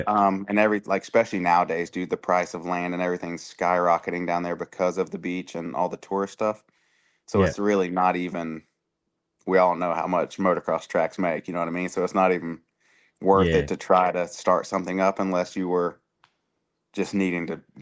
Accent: Alabama, United States; Like most people I grew up with back in Alabama, they don't leave the town

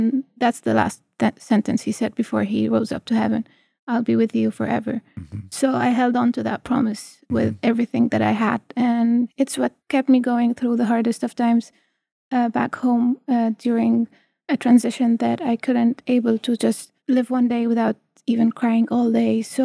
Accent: Egypt; Egypt and the poor areas there. So I grew up seeing how God is really at work in so many places in my home country.

